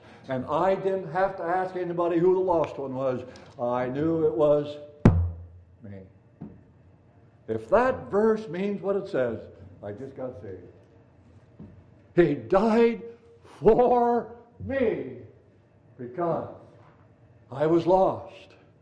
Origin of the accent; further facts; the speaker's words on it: Appleton, Wisconsin, United States; They drove down my hometown in Appleton.